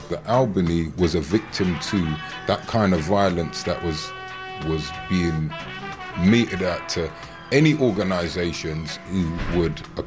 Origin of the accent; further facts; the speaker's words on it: London, United Kingdom; I am South London, as well as African, as well as Jamaican.